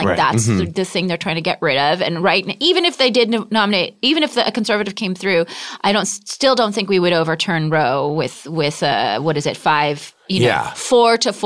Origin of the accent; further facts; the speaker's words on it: Palm Springs, California, United States; It had historically, presidents have had a hard-on for my hometown.